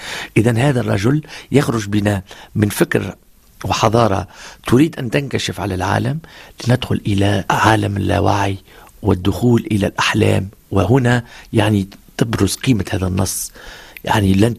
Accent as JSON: {"language": "Arabic", "country": "Tunisia", "said": "وأنا تونسي، فأنا متعدد الأوجه."}